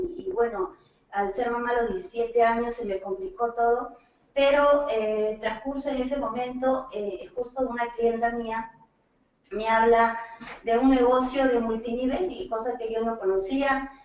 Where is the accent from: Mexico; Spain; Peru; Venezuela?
Peru; qué está pasando en mi país. Yo soy de Perú.